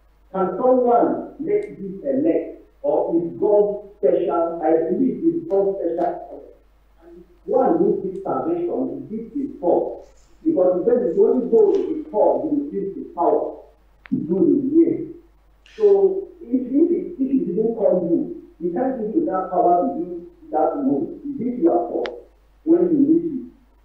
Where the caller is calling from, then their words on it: Germany; from Germany. I'm online from Germany.